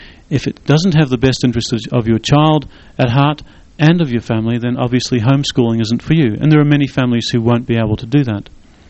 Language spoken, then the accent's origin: English; New Zealand; I'm a New Zealander.